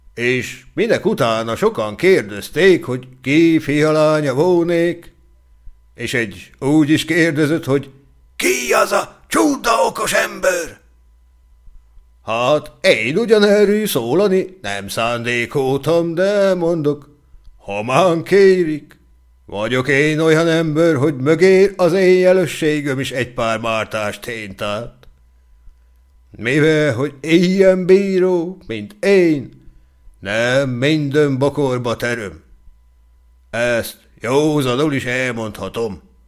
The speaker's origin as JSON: {"language": "Hungarian", "town": "Nagykőrös", "region": "Pest", "country": "Hungary", "tie": "born there", "said": "Az én életöm pedig nem közönségesen kezdődött, hanem hogy édesanyám nagy körösen járt. Na, ott születtem."}